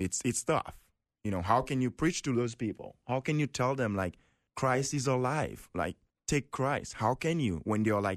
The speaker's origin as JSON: {"language": "English", "country": "Haiti", "moved": "yes", "lives_now": "United States", "said": "I'm from Haiti."}